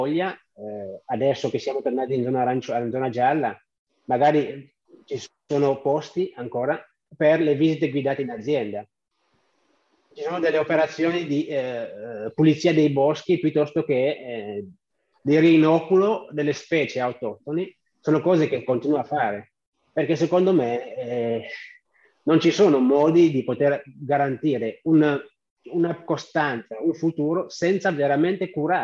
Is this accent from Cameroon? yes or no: yes; Cameroon; moved away; il mio paese quando partivo dal Camerun era il paese in via di sviluppo. Oggigiorno è sempre paese in via di sviluppo